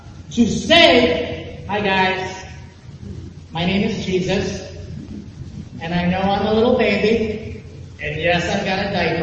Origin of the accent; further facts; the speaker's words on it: Baltimore, Maryland, United States; So I am from Baltimore, and therefore a religious Baltimore Ravens fan.